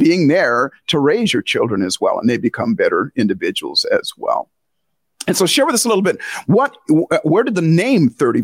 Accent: Hawaii, United States; I was raised in Hawaii, or I spent a lot of time in Hawaii. My father was in the Air Force

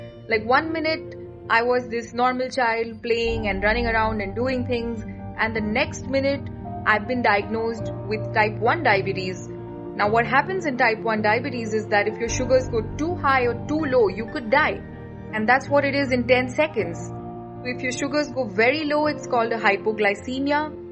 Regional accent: Mumbai, Maharashtra, India; also born or lived in Pune; I am from Mumbai and Pune.

